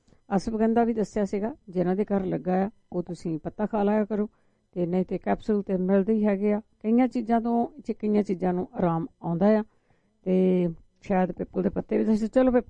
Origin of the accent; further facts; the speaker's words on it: Punjab, India; moved away; ਅਸੀਂ ਜਦੋਂ ਪੰਜਾਬ ਤੋਂ ਆਏ ਹਾਂ ਉੱਥੇ ਭੰਬੋਲਿਆਂ ਦੇ ਬੂਟੇ ਹੁੰਦੇ ਸੀ